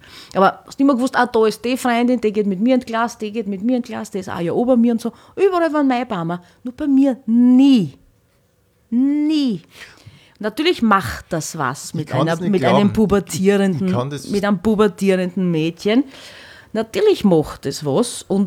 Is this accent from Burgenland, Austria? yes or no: yes; Hornstein, Burgenland, Austria; bei der Tamburica in Hornstein, wo ich her bin.